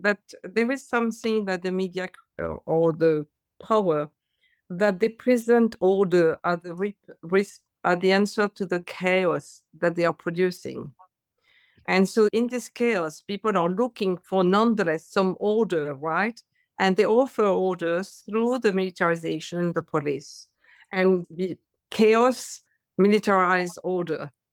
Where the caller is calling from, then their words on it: France; English is a second language; What can we do in France? Because I'm speaking from France.